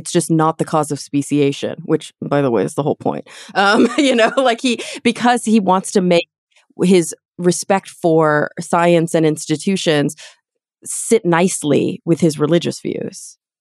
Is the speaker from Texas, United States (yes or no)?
yes; Texas, United States; now in Los Angeles, United States; I was raised in Texas. I grew up in the, you know, the heart of the Bible Belt in North Texas, to a Mormon father. I left the church quite early.